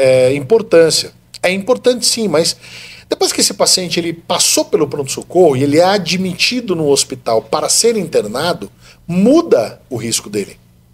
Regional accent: São Paulo, Brazil; also born or lived in Campinas; Eu só nasci em Campinas. Minha mãe já me deu uma bica, eu já fui para São Paulo na mesma hora. Eu só nasci.

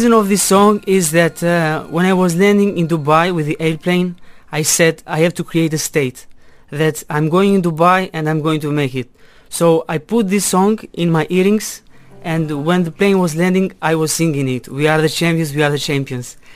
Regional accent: Albania; also born or lived in Italy / Belgium; About me, I am from Albania. I have a bachelor in business administration that I did in Italy, and after that I moved in Belgium

